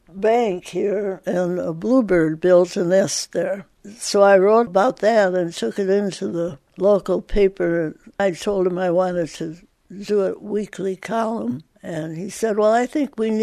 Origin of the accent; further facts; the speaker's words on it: Wisconsin, United States; Halfway between Racine and Kenosha, used to have lovely beach parties and watch the moon come up over Lake Michigan. I wanted to live on water ever since.